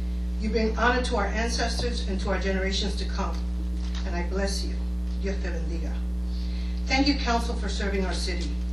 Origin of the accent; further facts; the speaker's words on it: Bethlehem, Pennsylvania, United States; I am a resident of East Fifth Street in South Bethlehem. I was raised in Bethlehem, established my career here, raised my family here, and serve here.